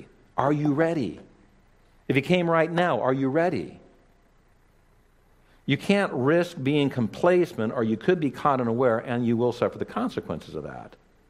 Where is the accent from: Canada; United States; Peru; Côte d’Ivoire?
United States; California; Growing up in California, you constantly get these warnings.